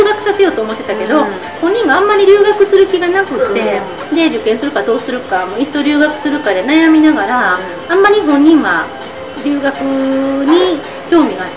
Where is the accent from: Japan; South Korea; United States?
South Korea; now in Netherlands; 私が韓国人なんですけど